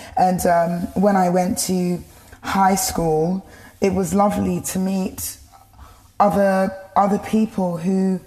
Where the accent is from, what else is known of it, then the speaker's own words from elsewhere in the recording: Tower Hamlets, London, United Kingdom; I grew up in Tower Hamlets, a borough, a neighboring city of London, on a housing association council estate.